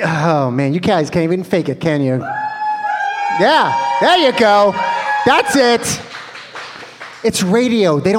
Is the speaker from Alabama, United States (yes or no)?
no; Bronx, New York, United States; also born or lived in Orlando; I grew up in the Bronx, in the Boogie Down Bronx